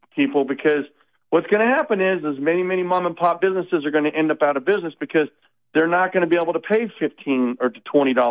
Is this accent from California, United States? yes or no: yes; California, United States; Again, born and raised in California